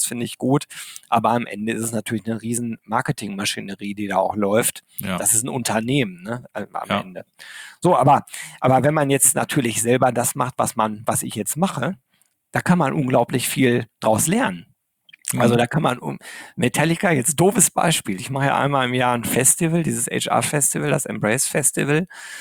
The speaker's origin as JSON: {"language": "German", "town": "Arnsberg", "region": "North Rhine-Westphalia", "country": "Germany", "tie": "born or raised there", "said": "Ich bin im Sauerland groß geworden, in Arnsberg. Das ist so eine Kleinstadt. Die Arnsberger würden jetzt sagen, naja, so klein sind wir auch nicht. Also es ist kein Dorf, aber es ist eine Kleinstadt. Und damals, ich bin 69 geboren"}